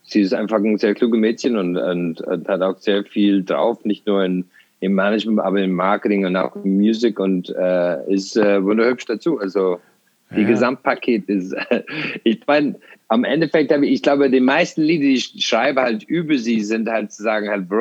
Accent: Templemore, Tipperary, Ireland; German is a second language; weil ich bin auf dem Land aufgewachsen, in Irland, so kleine Stadt.

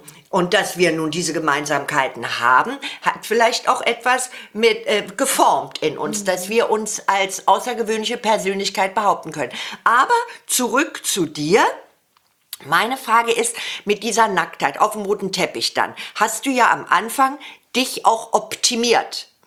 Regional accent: West Germany, Germany; ich bin aus dem Westen

